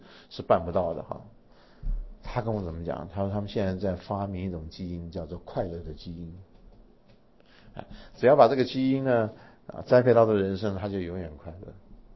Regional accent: China; 所以我们中国人呢一直就是跟他意思一样哈

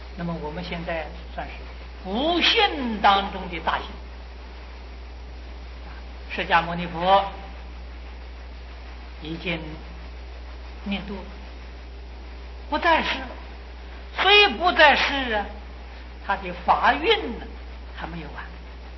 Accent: China; 照我们中国人的计算法啊，虚云老和尚就是主张我们中国人计算的方法

